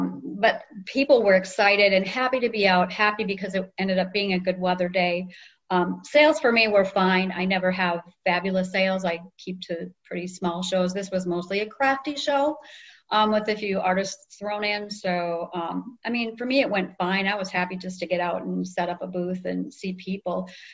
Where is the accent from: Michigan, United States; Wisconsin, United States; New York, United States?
Wisconsin, United States; sorry, I'm from Wisconsin.